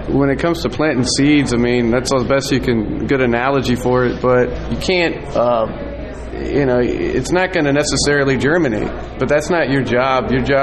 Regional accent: Austin, Texas, United States; I came from Austin, Texas, basically, to come out to Conspiracy

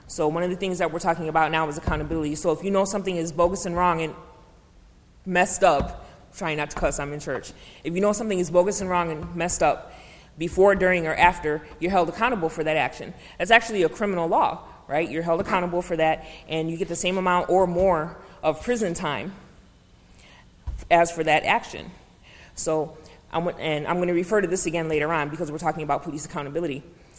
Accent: Chicago, Illinois, United States; I'm from Uptown, and half of my family is from Englewood.

